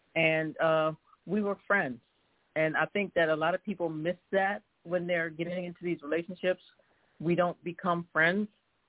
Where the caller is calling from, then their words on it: Philadelphia, Pennsylvania, United States; calling from Philadelphia.